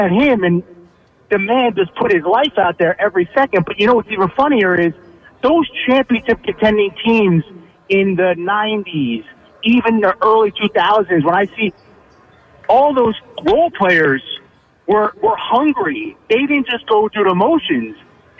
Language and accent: English; New Jersey, United States; So I'm 42. I grew up in Central Jersey.